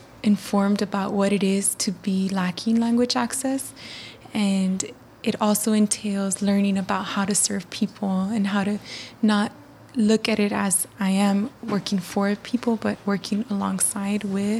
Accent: Laredo, Texas, United States; now in New Orleans, United States; I'm from Laredo, Texas originally, but I've been living in New Orleans for the past year.

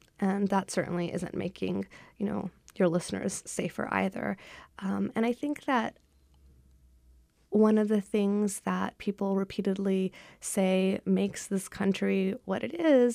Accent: the South, United States; You know, I grew up in the South. I'm a woman of color.

